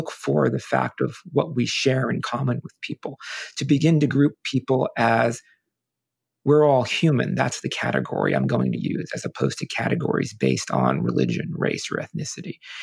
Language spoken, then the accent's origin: English; United States; I'm Italian by ancestry growing up in America, people in my family would always say, why do they always think we're in the mob, right?